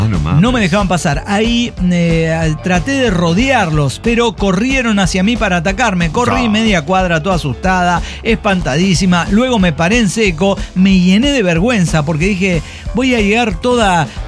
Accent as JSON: {"language": "Spanish", "town": "Guasave", "region": "Sinaloa", "country": "Mexico", "said": "Desde Guasave, Sinaloa, estoy con Campanita. Campanita en Guasave, Sinaloa."}